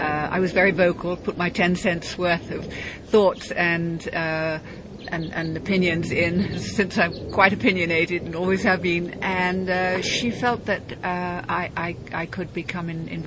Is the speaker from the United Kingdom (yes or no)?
yes; England, United Kingdom; now in United States; I'm from England, but I've lived in America for 22 years, so you could say I'm half American.